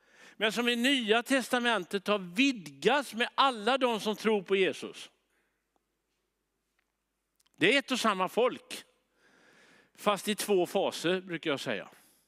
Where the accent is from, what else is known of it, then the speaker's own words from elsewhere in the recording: Jönköping, Jönköping County, Sweden; utan det är mer i Jönköping där jag kommer från.